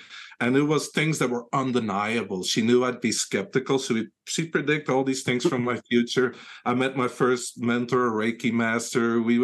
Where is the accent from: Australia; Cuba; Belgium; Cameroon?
Belgium; English is a second language; moved away as an adult; now in United States; I'm originally from Belgium, so I'm an electromechanical engineer, same as the inventor of the tower. And then I moved to the United States 20 years ago.